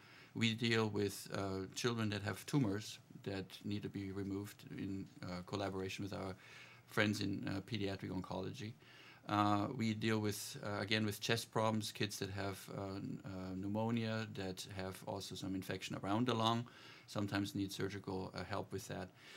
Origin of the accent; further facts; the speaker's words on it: Bavaria, Germany; English is a second language; also born or lived in Pennsylvania, United States; I grew up in Germany, where we are very well used to lots of snow.